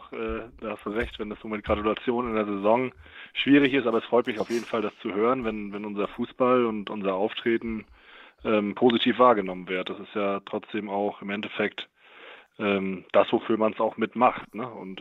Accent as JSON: {"language": "German", "town": "Preetz", "region": "Schleswig-Holstein", "country": "Germany", "tie": "born there", "said": "Ich bin aber in Brez geboren, ne?"}